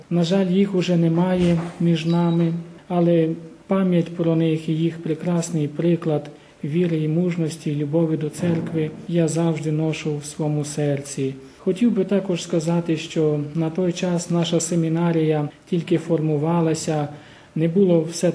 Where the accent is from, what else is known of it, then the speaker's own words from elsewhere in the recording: Uzhhorod, Zakarpattia Oblast, Ukraine; Народився я тут в місті Ужгороді, тут виріс, навчався в середній школі.